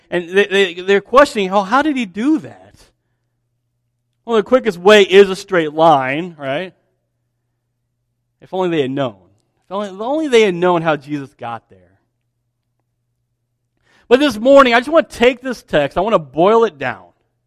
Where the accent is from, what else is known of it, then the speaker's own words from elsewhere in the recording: Champaign, Illinois, United States; When I grew up in Champaign.